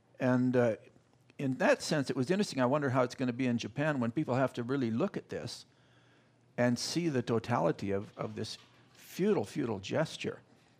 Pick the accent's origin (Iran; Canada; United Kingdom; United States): Canada; I'm Canadian originally